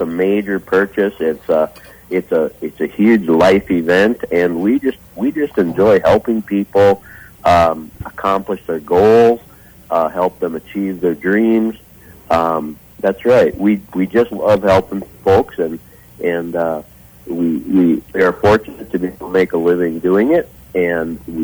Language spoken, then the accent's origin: English; Huron, South Dakota, United States; I've lived here about my entire life. I was born in Huron. I know about every square inch of town.